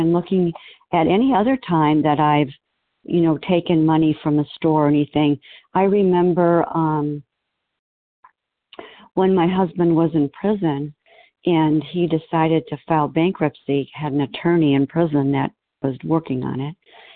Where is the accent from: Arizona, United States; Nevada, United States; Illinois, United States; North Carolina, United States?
Arizona, United States; from Arizona.